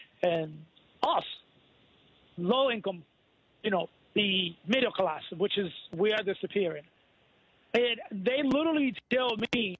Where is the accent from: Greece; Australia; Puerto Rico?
Puerto Rico; I was born in Puerto Rico and raised in Puerto Rico.